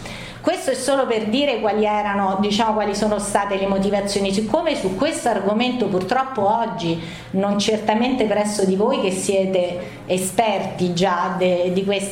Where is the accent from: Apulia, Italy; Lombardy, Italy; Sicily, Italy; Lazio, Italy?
Lazio, Italy; Rome; Io personalmente vengo da Roma.